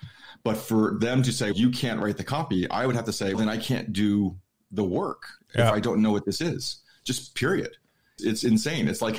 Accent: United States; being an American, I'm constantly keeping an eye on what's going back on at home

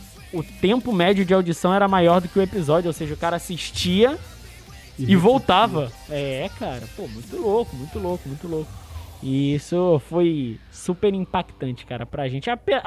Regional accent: Nilópolis, Rio de Janeiro, Brazil; ele é de Nova Iguaçu, sou de Nilópolis.

